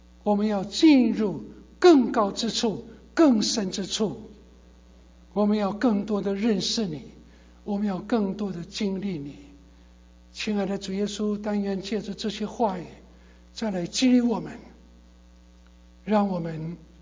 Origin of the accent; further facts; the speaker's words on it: China; 我们中国人说，活到老，学到老，不要被年纪所影响，所打败。